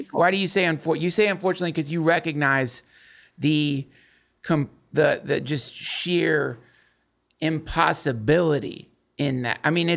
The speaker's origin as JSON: {"language": "English", "region": "the South", "country": "United States", "tie": "born or raised there", "said": "I was raised by, I was raised in the South."}